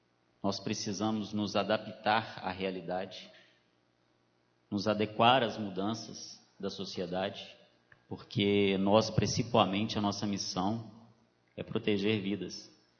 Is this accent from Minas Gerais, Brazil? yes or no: yes; Belo Horizonte, Minas Gerais, Brazil; now in Alfenas, Brazil; eu vim de Belo Horizonte, então sou neófito aqui também na cidade